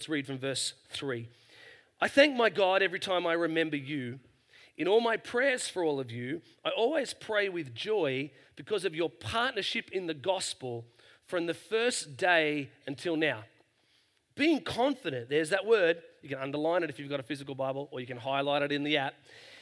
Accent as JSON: {"language": "English", "region": "New South Wales", "country": "Australia", "tie": "born or raised there", "said": "surfer from the mid-north coast end up being a pastor? I mean, I can't figure it out. No one in my hometown can figure it out."}